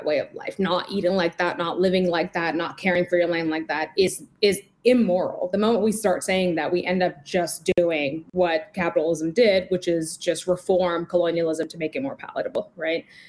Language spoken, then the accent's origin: English; India; born there; I was born in the global South. So I was born in India, but the communities I come from are two very different communities. My dad is Afro-Indian Hindu and my mom's like a South Asian minority Muslim.